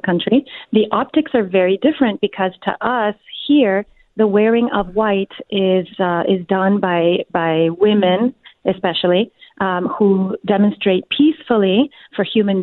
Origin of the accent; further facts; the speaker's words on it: Mexico; I'm from Cuban parents. My parents are Cuban, and I grew up in Mexico.